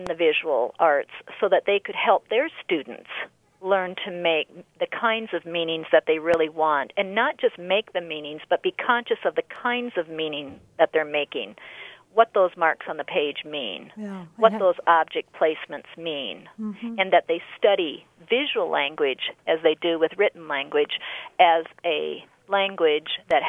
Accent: South Dakota, United States; I come from South Dakota, and I grew up in the culture of Native Americans

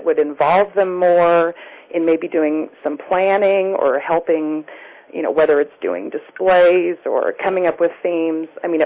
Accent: Lincoln, Nebraska, United States; I'm a student from Lincoln, although I have to tell you I'm calling from Denver right now.

